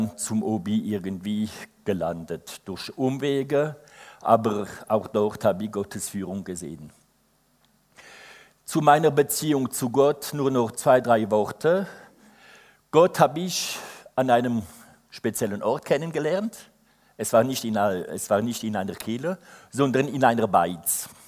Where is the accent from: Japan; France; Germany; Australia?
France; German is a second language; now in Unterkulm, Switzerland; Ich bin, wie es schon gesagt worden ist, ein Franzose, aber ich lebe schon circa 23 Jahre hier. Bin nach Unterkulm gezogen wegen familiärer Umständen.